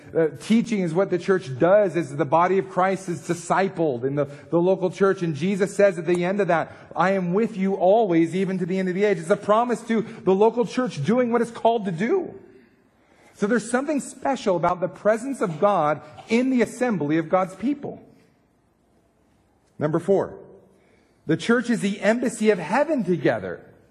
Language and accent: English; United States; if I can speak as an American, it's our territory in a foreign land.